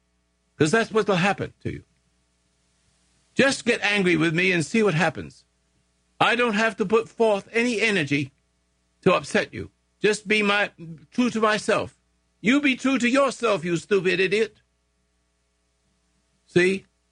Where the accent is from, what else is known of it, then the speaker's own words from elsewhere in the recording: England, United Kingdom; now in United States; I'm an Englishman. I became American.